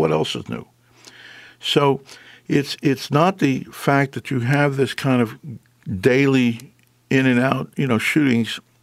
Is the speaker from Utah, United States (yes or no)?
no; Washington, District of Columbia, United States; but I grew up actually in the middle of Washington, D.C. And as a matter of fact, when I grew up in Washington, which was in the 50s